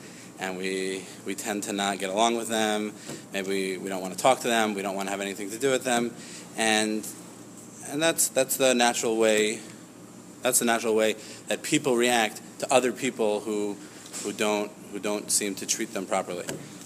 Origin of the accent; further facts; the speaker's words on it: Elizabeth, New Jersey, United States; I'm originally from Elizabeth, New Jersey.